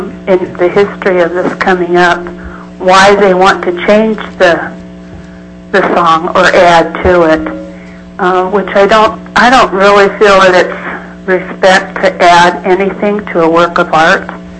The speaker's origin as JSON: {"language": "English", "town": "Kodiak", "region": "Alaska", "country": "United States", "said": "I'm a long-time Alaskan. I've been up here since the end of 1952, and I'm from Kodiak"}